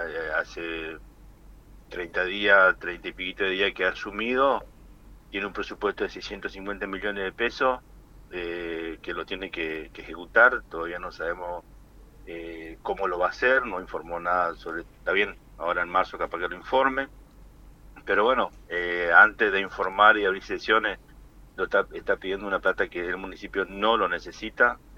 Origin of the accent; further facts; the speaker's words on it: Santo Tomé, Corrientes, Argentina; now in Buenos Aires, Argentina; que amo mi pueblo, y como siempre dije, Santo Tomé está primero.